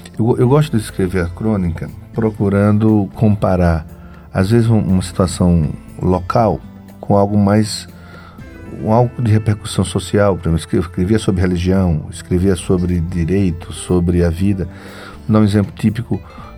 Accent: Propriá, Sergipe, Brazil; Eu sou de Propriá

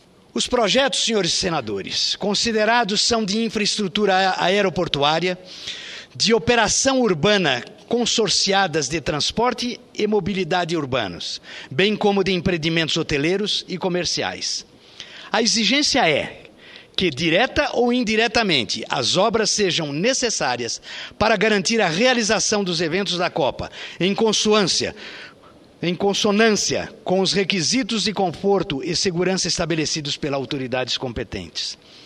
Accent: Goiânia, Goiás, Brazil; Goiânia, por exemplo, a minha terra

